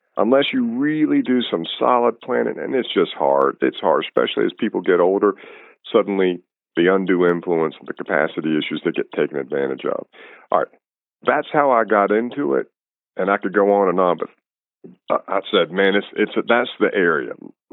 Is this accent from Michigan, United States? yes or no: no; Winston-Salem, North Carolina, United States; I came out of law school. I'm from Winston-Salem. I wanted to live in Raleigh. I wanted to live in Wilmington.